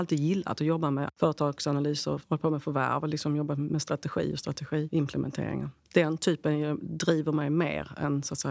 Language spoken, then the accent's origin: Swedish; Skåne, Sweden; Och som skåning så behöver jag mat också.